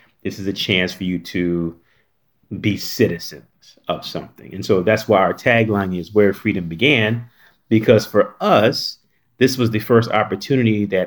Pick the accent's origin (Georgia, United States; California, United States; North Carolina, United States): North Carolina, United States; I grew up in North Carolina. So I mean, South Carolina is right there. This place is 6 hours away from where I grew up.